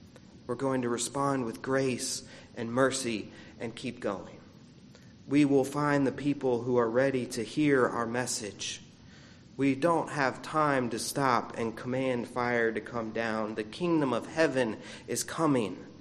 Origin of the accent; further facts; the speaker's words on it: Florida, United States; I grew up with armadillos in Florida